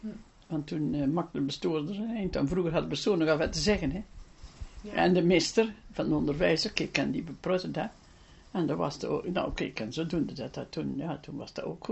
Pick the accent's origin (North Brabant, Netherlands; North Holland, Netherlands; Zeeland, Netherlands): North Brabant, Netherlands; Dinther; born there; geboren in Dinter, 4 juni 1925, in de Heilaren. In die oude boerderij, die met de achterkant naar de weg, dus er staat er nog.